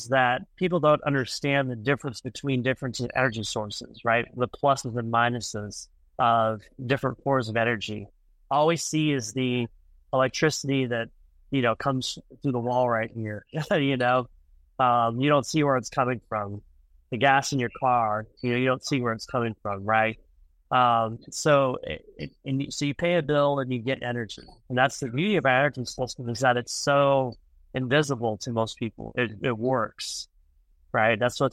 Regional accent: Midland, Texas, United States; Yeah, so I grew up in Midland, Texas, kind of the heart of the oil and gas business.

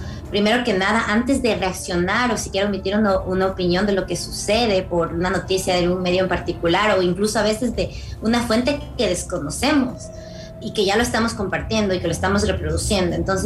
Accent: Ecuador; now in Los Angeles, United States; soy ecuatoriana y estoy acá desde Los Ángeles.

